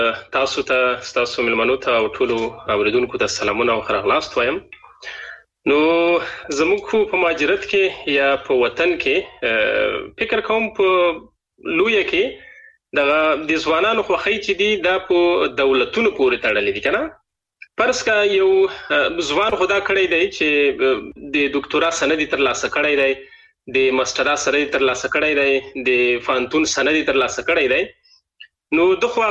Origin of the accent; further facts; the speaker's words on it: Afghanistan; now in Germany; زه یو مهاجر یم زه یو مزدور یم